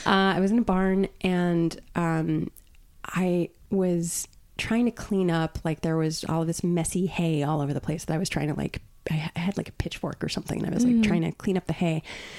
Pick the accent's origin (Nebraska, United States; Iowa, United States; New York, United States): New York, United States; I have a younger sister. I grew up on Long Island.